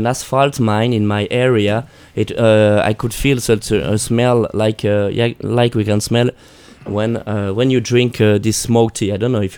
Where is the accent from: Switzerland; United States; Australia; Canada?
Switzerland; Yes, I am from the French-speaking part.